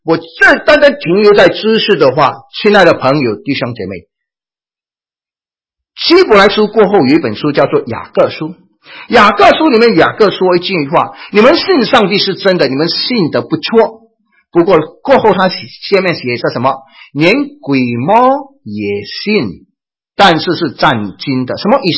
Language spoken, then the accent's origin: Chinese; China; 叫做我们中国人的这个沙粒啊